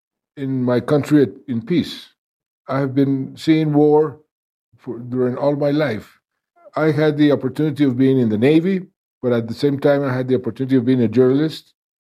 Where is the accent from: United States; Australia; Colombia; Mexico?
Colombia; English is a second language; I'm from Colombia.